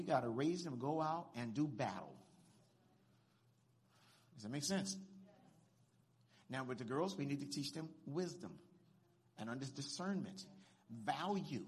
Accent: Compton, California, United States; It was a good thing I grew up in Compton. I know it taught me a lot.

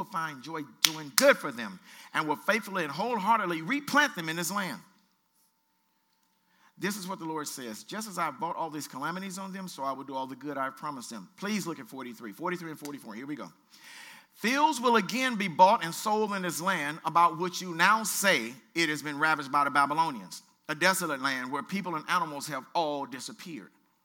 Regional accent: Shreveport, Louisiana, United States; We're from Shreveport, but I saw it in Shreveport, Louisiana.

